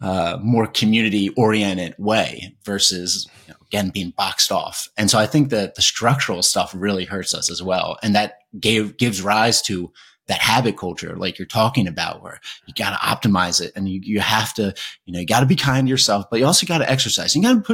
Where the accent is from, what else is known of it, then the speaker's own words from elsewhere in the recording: Philadelphia, Pennsylvania, United States; And whenever I'm back in Philly, like I'm from Philly, but I go back to Philly